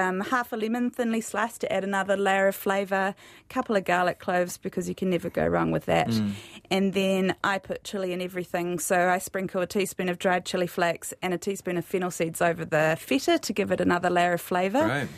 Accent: Wellington, New Zealand; also born or lived in Auckland; I grew up in the Wairarapa

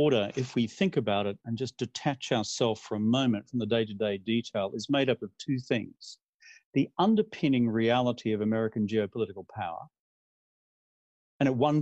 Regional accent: Australia; I'm from Australia.

